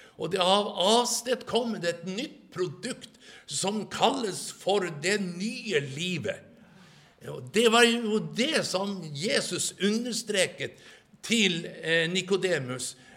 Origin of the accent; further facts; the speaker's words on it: Norrland, Sweden; Du vet, de har sin måte att prata på, akkurat som vi norrlänningar.